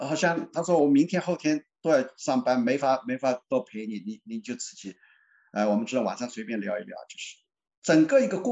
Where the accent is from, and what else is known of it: China